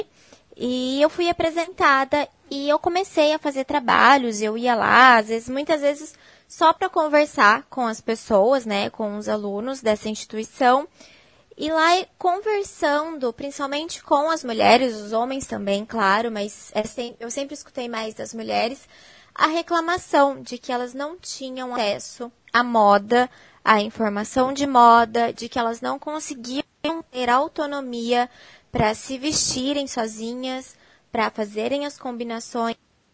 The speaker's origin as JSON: {"language": "Portuguese", "town": "Ribeirão Preto", "region": "São Paulo", "country": "Brazil", "tie": "born or raised there", "said": "eu me formei em 2011 e assim que me formei eu voltei para minha cidade natal, que é em Ribeirão Preto."}